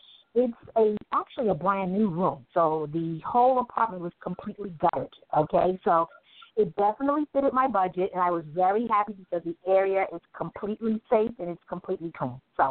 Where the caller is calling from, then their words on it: New York, United States; I'm calling from New York, and I just want to do a validation follow-up.